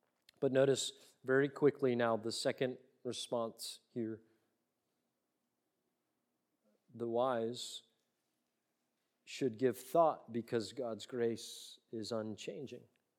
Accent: Florida, United States; Look, I get seasick even when it's still, and I'm from Florida.

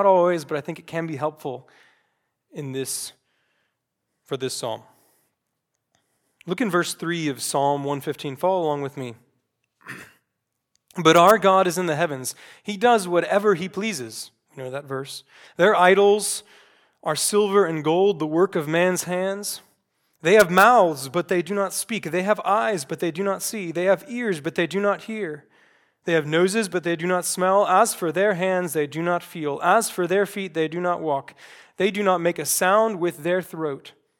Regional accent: the South, United States; Growing up in the South, I'd hear people say, some of my extended family, they would commonly say, well, I love the Lord.

